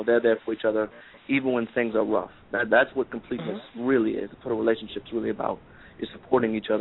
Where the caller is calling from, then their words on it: New Orleans, Louisiana, United States; From New Orleans.